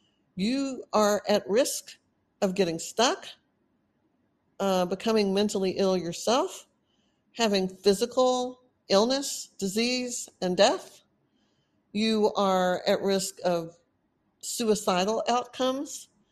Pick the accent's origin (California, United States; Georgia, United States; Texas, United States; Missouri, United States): Texas, United States; accent: Texan; You know, that's my roots. I've been in Texas most of my life. Of course I sound like a Texan.